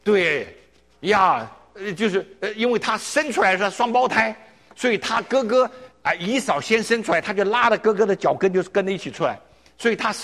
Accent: China; now in United States; 我们都从中国搬到美国来了

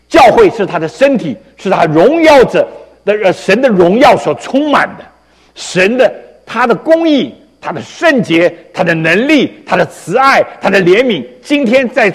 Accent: China; 因为在希腊文的原文有一个特别的地方，我们中国人常常很难了解

